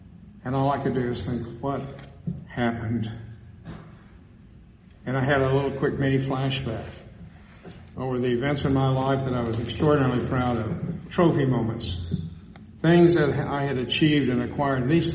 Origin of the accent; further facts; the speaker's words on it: Plainview, United States; my most favorite childhood memories are of growing up in Plainview, because we were all the same. It's a diverse community. Blacks, whites, Hispanics, small Native American segment as part of the Native American segment, an ethnic mix of several different things